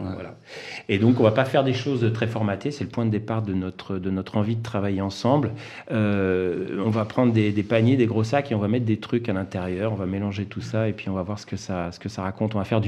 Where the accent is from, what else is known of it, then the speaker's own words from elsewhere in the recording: Lyon, Auvergne-Rhône-Alpes, France; j'étais au conservatoire quand j'étais petit, enfant, à Lyon